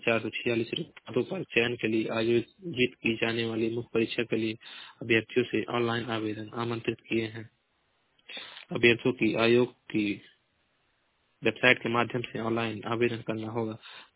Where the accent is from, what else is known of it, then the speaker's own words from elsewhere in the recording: Maharajganj, Uttar Pradesh, India; मैं जिला महाराजगंज का निवासी हूँ।